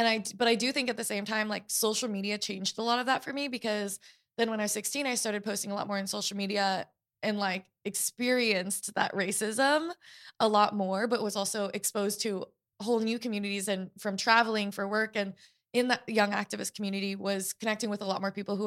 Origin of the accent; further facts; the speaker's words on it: Portland, Oregon, United States; I was growing up in Portland, Oregon, which is the whitest major city in the US